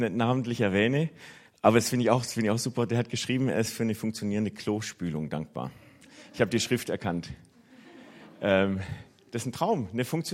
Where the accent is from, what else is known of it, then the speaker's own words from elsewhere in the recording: Stuttgart, Baden-Württemberg, Germany; weil wir in meiner Heimatgemeinde in Stuttgart auch so einen Erntedank-Tisch hatten.